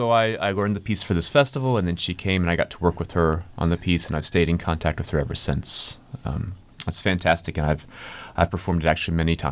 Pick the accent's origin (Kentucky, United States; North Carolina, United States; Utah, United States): North Carolina, United States; I should mention that Carolina is from my home state of North Carolina, so I'm particularly proud of that.